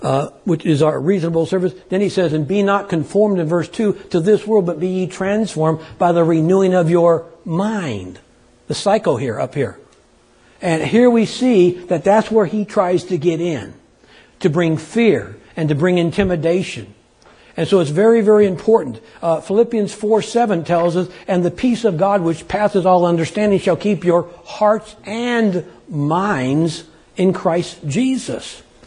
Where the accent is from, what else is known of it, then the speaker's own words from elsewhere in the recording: Texas, United States; But we're from Texas, so we say y'all too, right?